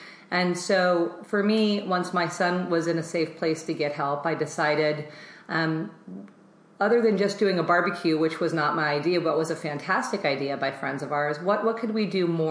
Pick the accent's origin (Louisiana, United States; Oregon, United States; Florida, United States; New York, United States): Florida, United States; Oviedo; I figured growing up in Oviedo, I went to Oviedo High School, I went to Valencia, I went to Rollins.